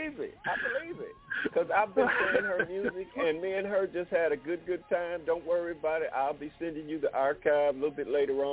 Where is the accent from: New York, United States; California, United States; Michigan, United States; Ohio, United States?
Michigan, United States; Detroit; also born or lived in Pine Bluff, Arkansas; I grew up in Detroit.